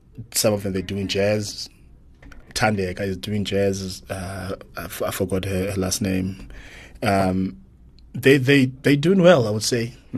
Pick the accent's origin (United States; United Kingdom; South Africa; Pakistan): South Africa; first language Xhosa; English is a second language; And the fact that I'm South African, that music rings to me, you know, because I can relate to that music.